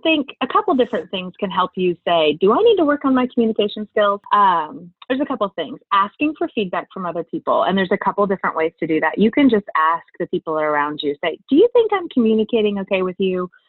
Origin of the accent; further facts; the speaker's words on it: Kansas City, United States; now in St. Louis, United States; We grew up together in Kansas City and decided to do some traveling. And we left Kansas City and started a church here in St. Louis and moved here.